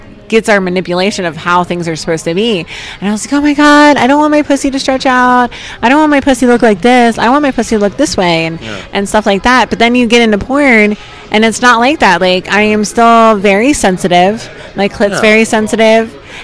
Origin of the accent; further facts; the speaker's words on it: New Jersey, United States; I'm from South Jersey.